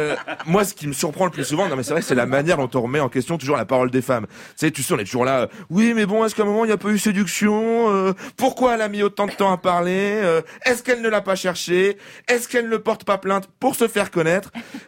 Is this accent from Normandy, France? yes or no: no; Hauts-de-France, France; Je vous ai dit que j'étais du Nord.